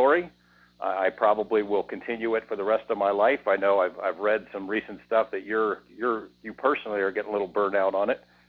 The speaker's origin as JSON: {"language": "English", "town": "Las Vegas", "region": "Nevada", "country": "United States", "tie": "born or raised there", "said": "And in my hometown of Las Vegas, I'm considered a pretty solid reporter."}